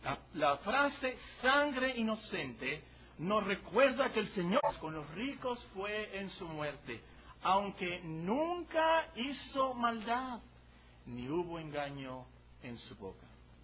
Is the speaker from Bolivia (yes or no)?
no; Mexico; Hay de nosotros como mexicanos, si se aprueba la muerte de sangre inocente en nuestro país.